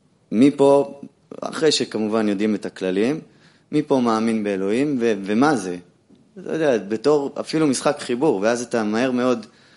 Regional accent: United States; now in Israel; אני בעצם גדלתי כמעט כל חיי בארצות הברית, והגעתי לא מזמן לפה, סוף סוף עשיתי עלייה.

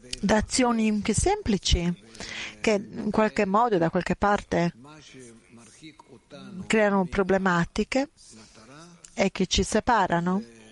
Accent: Irkutsk, Irkutsk Oblast, Russia; Italian is a second language; Vengo da Kutsk.

